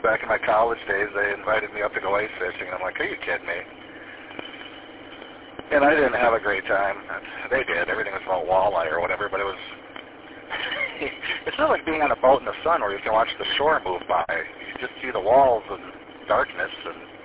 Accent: Escanaba, Michigan, United States; I grew up in Escanaba, went through high school there, and I know what snow feels like.

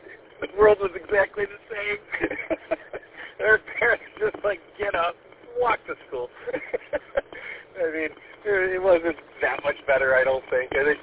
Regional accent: Warren, Michigan, United States; Yeah, where I grew up in Warren, I had to walk, and I walked like a mile and a half every day to school back.

